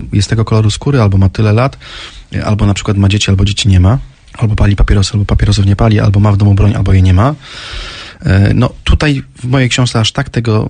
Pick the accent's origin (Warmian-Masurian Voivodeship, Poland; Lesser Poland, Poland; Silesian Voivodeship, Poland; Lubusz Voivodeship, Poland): Lubusz Voivodeship, Poland; Zielona Góra; born there; bo przecież jestem zielonogórzaninem z urodzenia